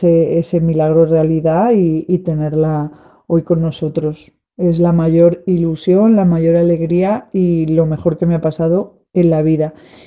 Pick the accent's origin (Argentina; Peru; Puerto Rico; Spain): Spain; Almansa, Castilla-La Mancha; de Almansa